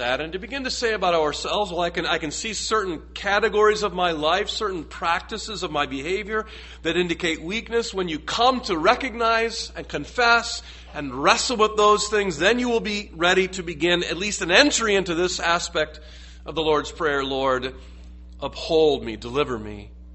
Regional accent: United States; Beloved, and I say this to Americans as an American, it is not wrong to admit weakness.

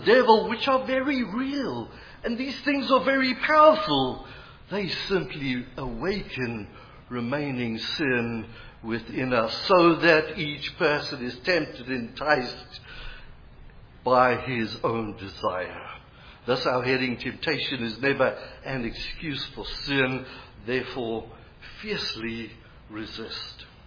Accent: South Africa; I was growing up in South Africa in a kind of middle-of-the-road Baptist church, and a bottle of beer was evil.

